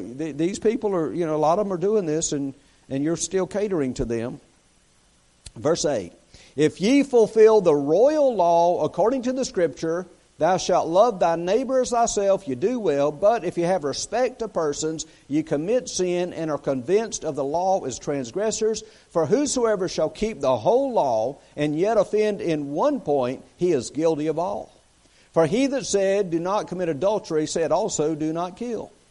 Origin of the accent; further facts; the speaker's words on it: South Carolina, United States; And I say, no, we're from South Carolina. We're just on vacation.